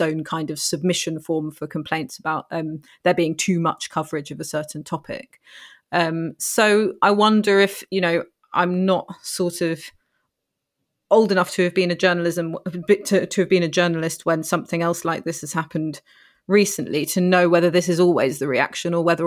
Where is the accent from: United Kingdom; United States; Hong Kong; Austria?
United Kingdom; And so I suppose as a British public, we are in a way prepared for the reaction